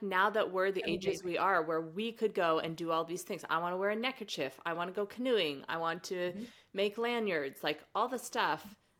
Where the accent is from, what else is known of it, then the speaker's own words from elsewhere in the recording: Midwest, United States; I grew up homeschooled in the Midwest, and like homeschoolers are the ultimate DIYers.